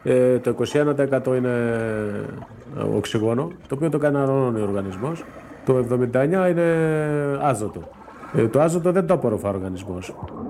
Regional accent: Kalymnos, South Aegean, Greece; θα είμαι από Κάλυμνο.

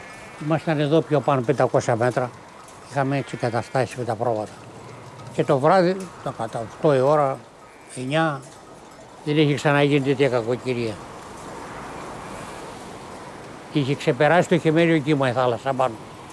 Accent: Attica, Greece; born there; Εγώ γεννήθηκα στην Πάρνηθα.

